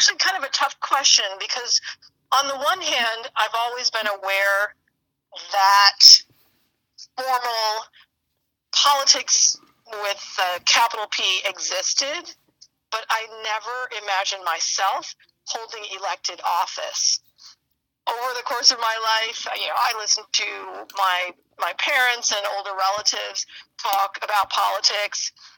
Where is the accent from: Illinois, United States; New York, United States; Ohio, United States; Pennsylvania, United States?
Illinois, United States; Chicago; moved away as an adult; also born or lived in Gary; now in Baltimore, United States; I was born in Indiana, grew up in Chicago, moved to Baltimore as an adult. I've been here almost 20 years.